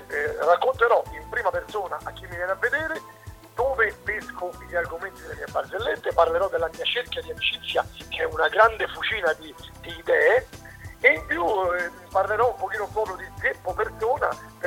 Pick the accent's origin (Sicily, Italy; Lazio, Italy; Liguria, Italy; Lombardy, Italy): Lazio, Italy; Rome; io sono di Roma, quindi più di 20 anni sono stato spettatore l'estate di questa bellissima kermesse